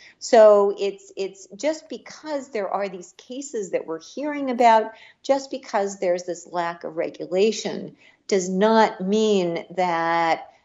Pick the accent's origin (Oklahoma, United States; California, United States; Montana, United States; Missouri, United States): Missouri, United States; my home state of Missouri